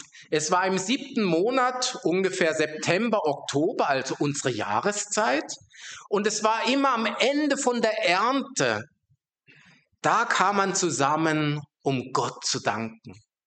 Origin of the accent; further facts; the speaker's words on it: Rhineland-Palatinate, Germany; Ich weiß noch als Kind in der Gemeinde, wo ich aufgewachsen bin, das war in einer Region, wo viel Trauben angebaut wurde, Weinanbau, deutsche Weinstraße.